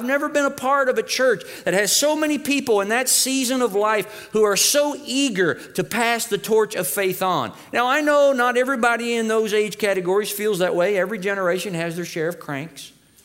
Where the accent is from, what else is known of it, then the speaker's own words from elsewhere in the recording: Germantown, Kentucky, United States; In the little Methodist church that I grew up in Germantown, Kentucky